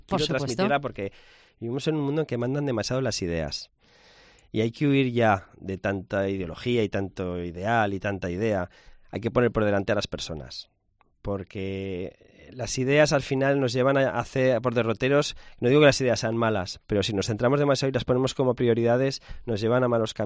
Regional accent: Zaragoza, Aragon, Spain; que ciudadanos piensen en ti para proponerte como zaragozano ejemplar

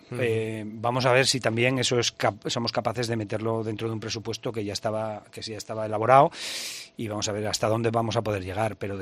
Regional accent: Jaca, Aragon, Spain; somos muy de Jaca, pero queremos que vengas a vernos

